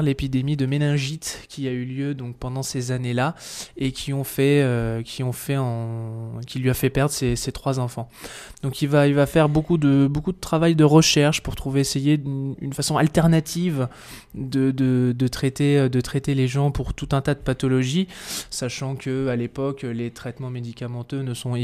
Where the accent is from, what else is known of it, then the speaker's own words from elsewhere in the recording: Châteaudun, Centre-Val de Loire, France; Je suis effectivement originaire de Châteaudun. J'ai fait tout mon cursus scolaire sur Châteaudun jusqu'au bac. Et après, donc, je suis parti d'abord sur Tours et ensuite, donc, j'ai fait mon école d'ostéopathie sur Rennes